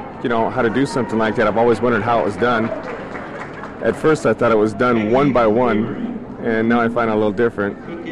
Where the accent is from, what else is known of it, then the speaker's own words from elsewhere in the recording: Fairbanks, Alaska, United States; I'm from Fairbanks here.